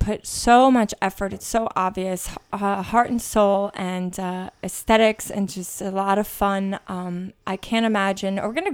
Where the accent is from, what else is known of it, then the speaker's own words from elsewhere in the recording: New York City, New York, United States; It's the only place I visited when I was growing up in the Bronx.